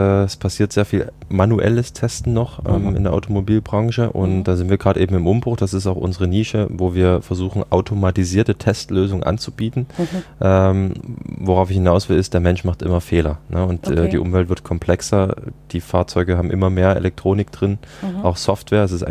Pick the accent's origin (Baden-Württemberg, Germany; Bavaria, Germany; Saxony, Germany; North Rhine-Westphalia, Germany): Saxony, Germany; Dresden; zurück nach Deutschland gekommen bin, zurück in meine Heimatstadt Dresden